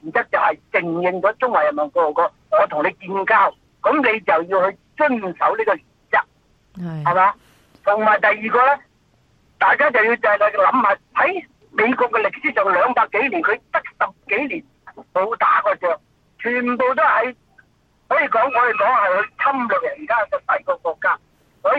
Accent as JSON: {"language": "Cantonese", "country": "Australia", "said": "我哋澳洲人，我哋去邊度都唔係話可以"}